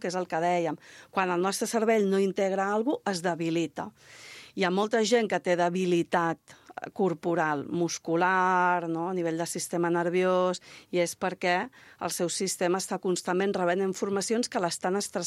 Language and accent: Catalan; Catalonia, Spain; jo sóc del Vallès i en el Vallès hi havia una cosa que era curar l'espatllat